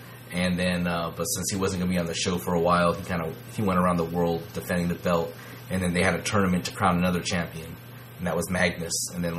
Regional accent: California, United States; My point of view, you know, as a Californian, you know, I don't know some of these guys.

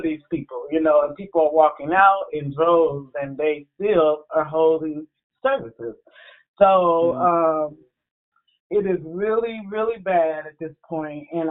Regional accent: Illinois, United States; I have been asking for a prayer for a pastor that I grew up with in Illinois

